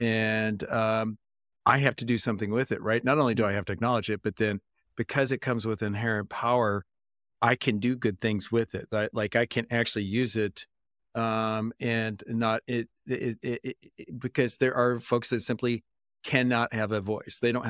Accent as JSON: {"language": "English", "region": "Midwest", "country": "United States", "tie": "born or raised there", "said": "where I grew up in the Midwest, we didn't talk about things like this."}